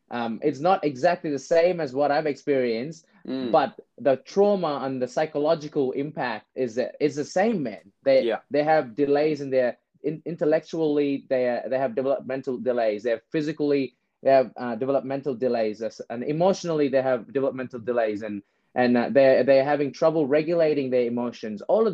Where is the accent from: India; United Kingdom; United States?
India; born there; because I was born in India as a Sri Lankan refugee.